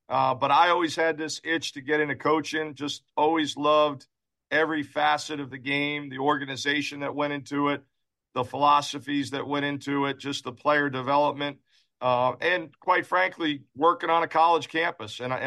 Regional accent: New York City, New York, United States; You know, I was a blue-collar kid growing up in Staten Island, New York, and was the first one in my family to go away to college.

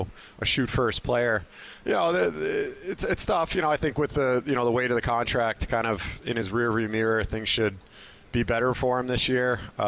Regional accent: Long Island, New York, United States; also born or lived in Vancouver; growing up in Long Island, hockey really wasn't that big in that area at that time.

